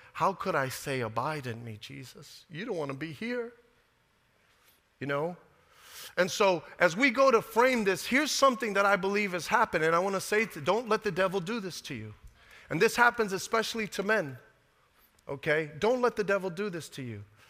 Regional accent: Brooklyn, New York, United States; I was about 18 years old, and I was a kid from Brooklyn

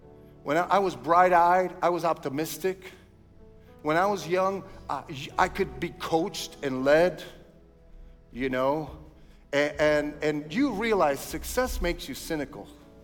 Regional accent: Brooklyn, New York, United States; I grew up in Brooklyn. I know about the cheese line.

